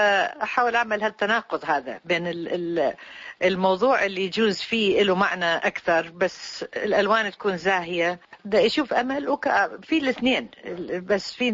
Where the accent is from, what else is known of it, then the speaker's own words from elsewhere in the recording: Baghdad, Baghdad Governorate, Iraq; moved away; من سنة 71 من طلعت من بغداد وهو كله تنقل